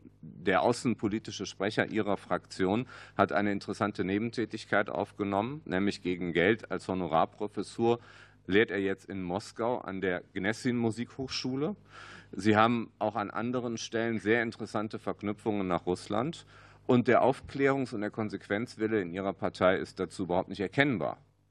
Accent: Düsseldorf, North Rhine-Westphalia, Germany; ich bin Rheinländer, ich komme aus Düsseldorf, wir haben viele Rheinbrücken

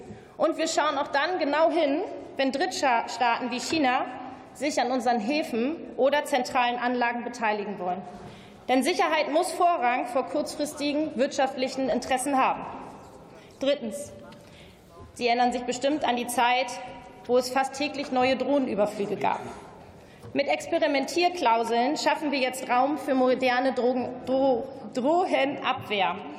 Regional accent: Lower Saxony, Germany; damit kenne ich mich als Niedersächsin aus.

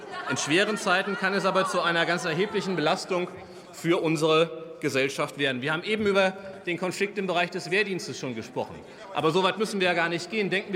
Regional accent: Hesse, Germany; In Frankfurt, der größten Stadt meines Heimatbundeslandes Hessen

